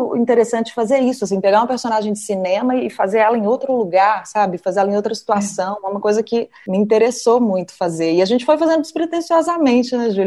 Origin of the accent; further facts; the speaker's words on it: Minas Gerais, Brazil; eu sou mineira